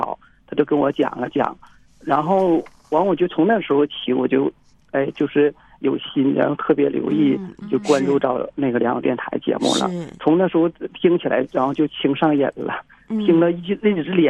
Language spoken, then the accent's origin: Chinese; Heilongjiang, China; 我是黑龙江的